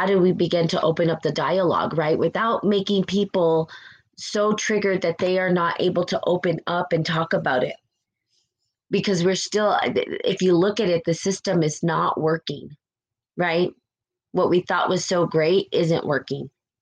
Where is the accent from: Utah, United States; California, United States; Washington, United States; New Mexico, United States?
New Mexico, United States; I came from New Mexico mostly, where I was raised, right, around Native American culture. I was raised around New Mexican culture, which is Native culture.